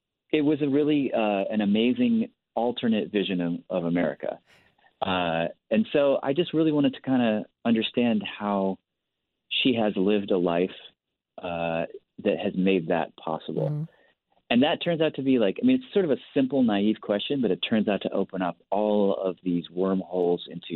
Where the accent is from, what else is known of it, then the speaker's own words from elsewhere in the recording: Tennessee, United States; People where I grew up in Tennessee see somebody who's sort of wholesome, a woman of faith.